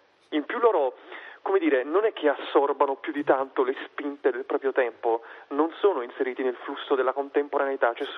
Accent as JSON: {"language": "Italian", "town": "Naples", "region": "Campania", "country": "Italy", "tie": "born or raised there", "said": "scrivere dei luoghi in cui io sono nato a Napoli e vivo a Napoli"}